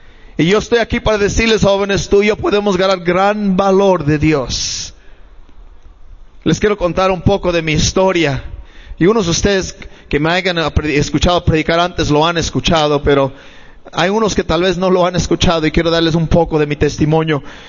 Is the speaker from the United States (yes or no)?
yes; Los Angeles, California, United States; Y yo soy de Los Ángeles, yo nací en Los Ángeles y estábamos ahí en el este de Los Ángeles. Esa área es reconocida por los pandillas.